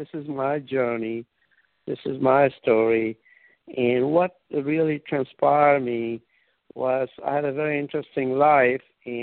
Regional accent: India; Well, I was born in India in 1944. So that was a British India.

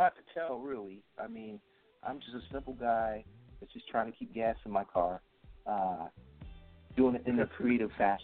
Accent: Hillside, New Jersey, United States; Yeah, I was in my hometown, Hillside, New Jersey.

